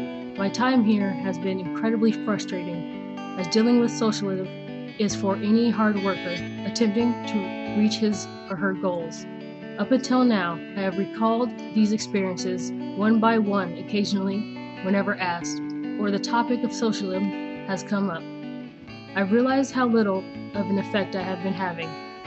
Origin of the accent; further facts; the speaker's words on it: United States; moved away as an adult; now in Norway; I am an American that has been living in socialist Norway for the past 9+ years. I am 32 years old